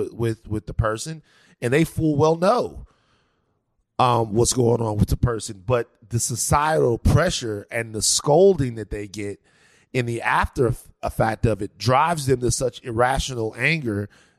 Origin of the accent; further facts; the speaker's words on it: Baton Rouge, Louisiana, United States; I understand the unique challenges of growing up in America as a young black man. I'm from Baton Rouge, Louisiana. I say this on every podcast.